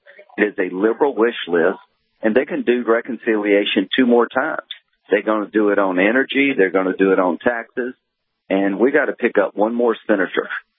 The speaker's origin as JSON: {"language": "English", "region": "South Carolina", "country": "United States", "said": "I come from South Carolina."}